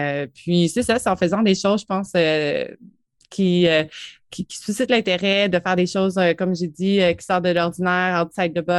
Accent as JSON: {"language": "French", "town": "Montreal", "region": "Quebec", "country": "Canada", "tie": "born or raised there", "moved": "as an adult", "said": "Je suis originaire de Montréal, donc live and born, une vraie Montréalaise. J'ai quitté la ville, en fait, il y a 9 ans de ça, pour me déposer, pour avoir un pied à terre en campagne."}